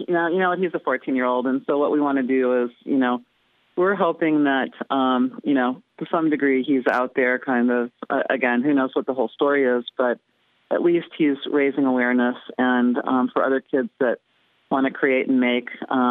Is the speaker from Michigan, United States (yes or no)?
no; California, United States; I'm from California and Bay Area, and so we have, we're kind of used to this